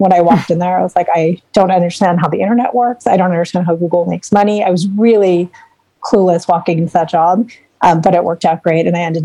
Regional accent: Chicago, Illinois, United States; We're both from Chicago.

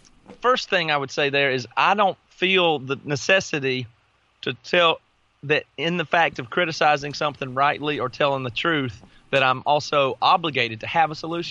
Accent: the South, United States; I grew up in the South. There's a church every 5 seconds away from each other.

